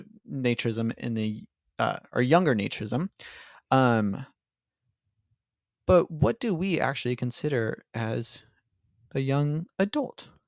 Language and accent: English; California, United States; So we are a couple from Southern California.